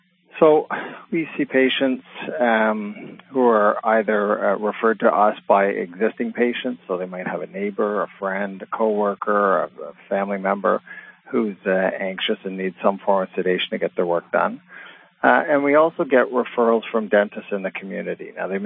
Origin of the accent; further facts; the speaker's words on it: Toronto, Ontario, Canada; I was born and raised in Toronto.